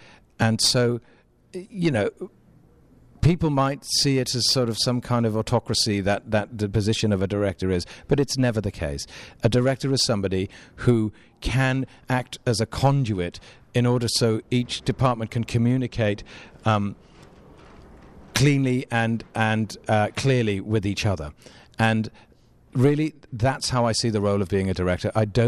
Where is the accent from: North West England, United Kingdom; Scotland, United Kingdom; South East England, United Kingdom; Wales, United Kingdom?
Wales, United Kingdom; I'm Welsh, so, you know, we've always liked to sing song from South Wales.